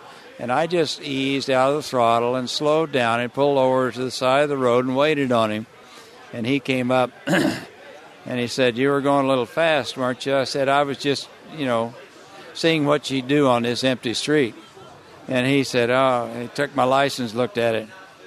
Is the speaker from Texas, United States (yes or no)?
yes; River Oaks, Texas, United States; But I was in a hot rod club in River Oaks, Texas, where I live, a suburb of Fort Worth.